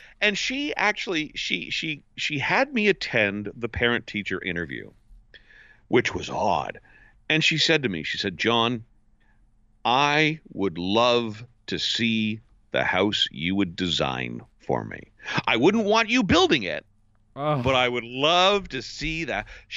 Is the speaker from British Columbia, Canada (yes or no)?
no; Ottawa, Ontario, Canada; He goes, where are you from? I said, Ottawa. He goes, Ottawa's nowhere near Toronto.